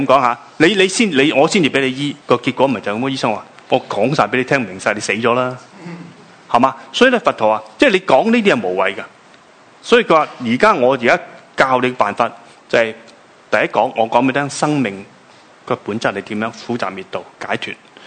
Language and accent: Cantonese; Hong Kong; 你见到我正话咧讲说话咧，有时用夹杂咗啲英文咧，就系、是、关乎我哋香港人嘅语言习惯吓